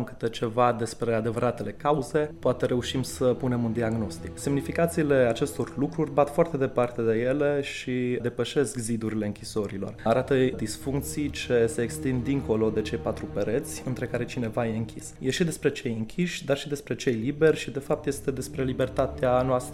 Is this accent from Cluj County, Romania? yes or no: yes; Cluj-Napoca, Cluj County, Romania; De exemplu, eu vin din Cluj